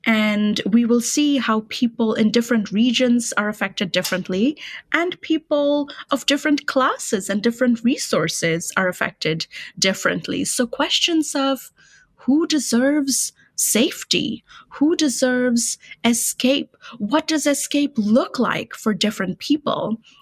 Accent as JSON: {"language": "English", "town": "Kolkata", "region": "West Bengal", "country": "India", "tie": "born or raised there", "moved": "as an adult", "lives_now": "New York, United States", "said": "Kolkata is my hometown. I grew up there. Now I live in New York, but I lived in Kolkata until I was 19"}